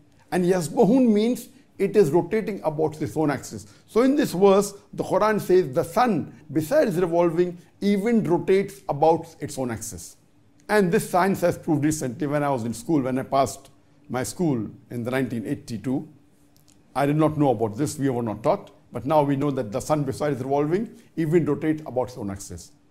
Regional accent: Chattogram, Chittagong Division, Bangladesh; from Chattogram, Bangladesh.

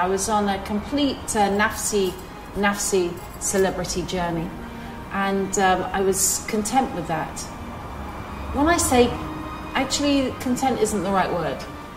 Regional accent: London, United Kingdom; born there; I've been Muslim since 2010. I wasn't born Muslim, guess what? I was born in London to parents who had lost their faith.

